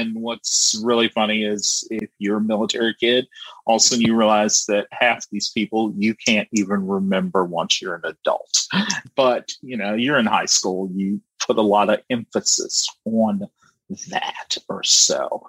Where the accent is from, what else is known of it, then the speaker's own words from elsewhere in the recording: Greenville, Mississippi, United States; born there; I'm more or less born in Mississippi, a little small town called Greenville.